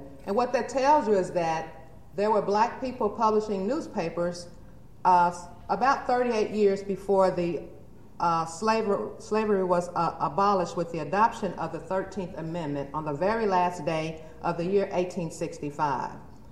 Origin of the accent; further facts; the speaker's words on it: Arkansas, United States; growing up in the East Arkansas Delta with no internet and no other visual images, positive images of African Americans. So I couldn't do a presentation without talking about also my fellow Arkansan